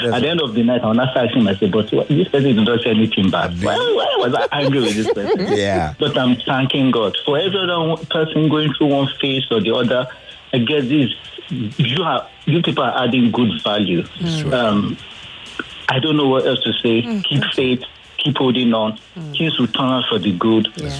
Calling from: Ikotun, Lagos, Nigeria; I'm calling from Ikotun Aziz of Lagos.

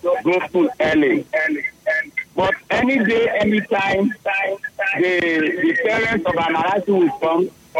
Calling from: Ethiopia; Yeah, I'm calling from Ethiopia.

